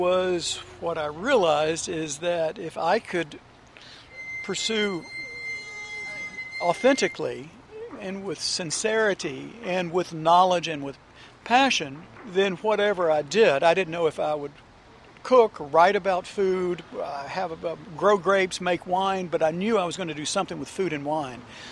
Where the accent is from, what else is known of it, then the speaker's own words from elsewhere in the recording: the South, United States; reminded me a little bit of my growing up in the South and the food of my mother and the ingredients coming just picked that morning.